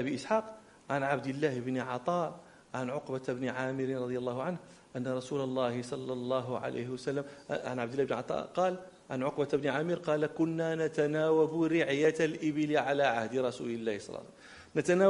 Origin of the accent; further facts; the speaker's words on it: Morocco; احنا عندنا في المغرب نقول بخ بخ يعني بخ بخ